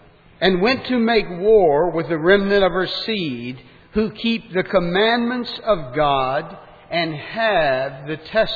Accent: Richmond, Virginia, United States; And I'm from Richmond, Virginia.

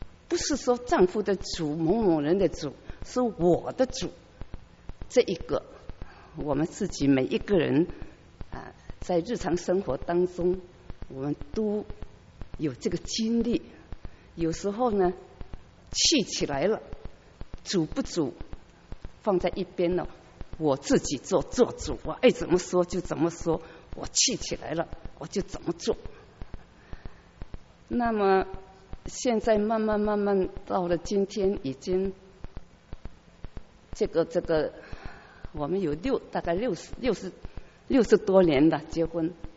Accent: southern China, China; 他是北方人，我是南方人

